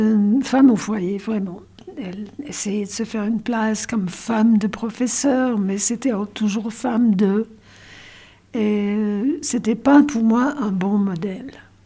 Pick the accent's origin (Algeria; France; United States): United States; Connecticut; French is a second language; also born or lived in North Carolina; now in Lausanne, Switzerland; je suis née en Caroline du Nord, aux États-Unis, mais j'ai grandi dans le Connecticut.